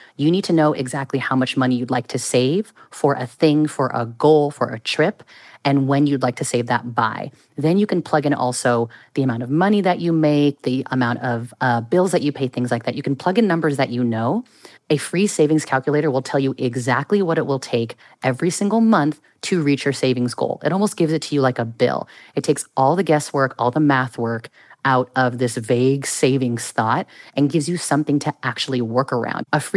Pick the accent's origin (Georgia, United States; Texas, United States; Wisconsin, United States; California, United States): California, United States; when I say that phrase, the Bay Area in me really pops out, and I can't apologize for that. Born and raised in the Bay Area.